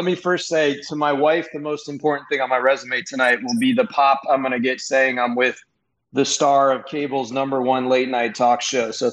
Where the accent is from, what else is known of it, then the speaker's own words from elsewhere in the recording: Florida, United States; I grew up in Florida, so, you know, FCW, saw some of that throughout my childhood.